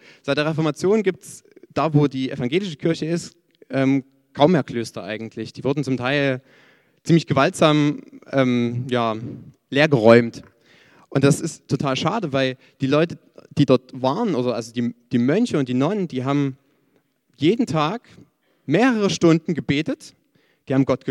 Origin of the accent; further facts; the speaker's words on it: Schwarzenberg, Saxony, Germany; also ich bin eigentlich aus dem Erzgebirge, also richtig tief Erzgebirge, aus Schwarzenberg.